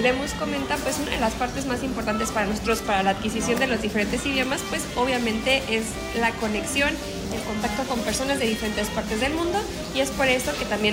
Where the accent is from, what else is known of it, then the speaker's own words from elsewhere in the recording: Mexico; nosotros como mexicanos, pues también poder compartir un poco más sobre quiénes somos y de cómo es México